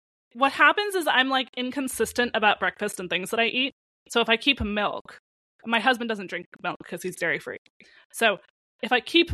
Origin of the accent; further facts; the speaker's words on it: California, United States; I have outed myself as a Californian who is out of touch.